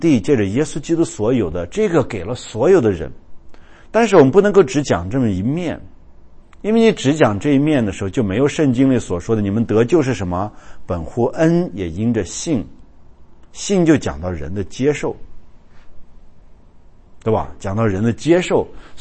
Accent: China; 我告诉你，我们中国人如果不明白这个，就是一切人所有的任何的恶习，对不对？

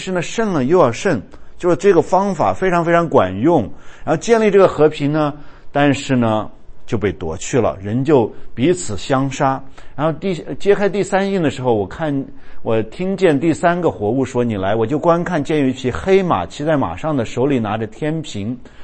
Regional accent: China; 我觉得这个跟我们中国人很有关系啊

